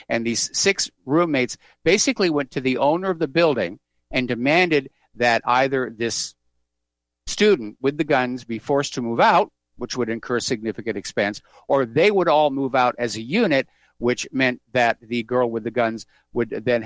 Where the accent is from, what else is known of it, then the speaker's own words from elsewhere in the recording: New England, United States; Well, I'm from New England. New Englanders all have guns too.